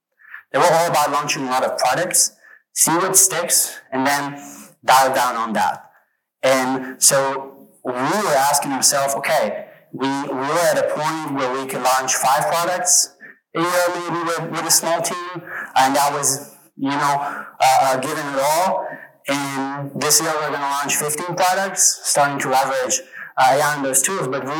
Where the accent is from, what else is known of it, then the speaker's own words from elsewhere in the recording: Israel; English is a second language; I'm 31 years old, born and raised in Israel.